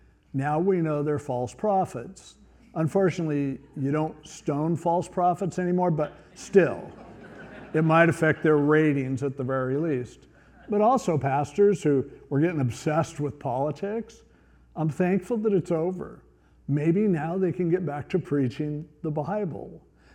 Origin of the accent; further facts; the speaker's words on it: United States; And so as an American, I always try to vote for the way things I think is best for the country.